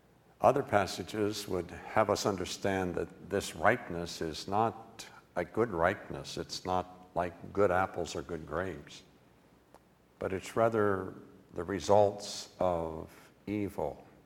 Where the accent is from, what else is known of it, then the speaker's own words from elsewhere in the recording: West Virginia, United States; And down in where I grew up in West Virginia, we had lots and lots of apple orchards